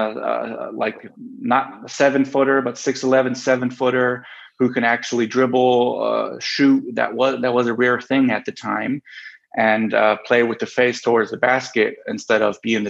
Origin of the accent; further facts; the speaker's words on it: Bremerhaven, Bremen, Germany; In Bremerhaven, my hometown, I was able to just keep doing what I've been doing all my childhood, play basketball and be surrounded by basketball people and also make money.